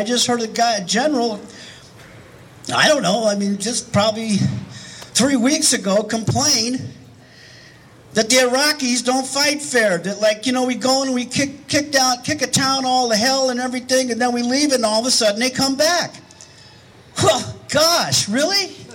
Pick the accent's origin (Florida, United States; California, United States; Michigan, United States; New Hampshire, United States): California, United States; Oakland; the same thing to me … when I was 6 years old growing up in Oakland.